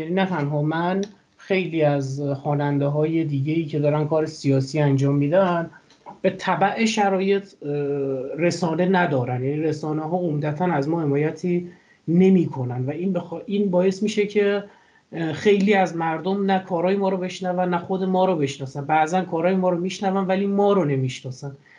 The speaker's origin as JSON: {"language": "Persian", "country": "Iran", "said": "ببین من ایرانی هم، شما ایرانی، ما با درد به دنیا اومدیم"}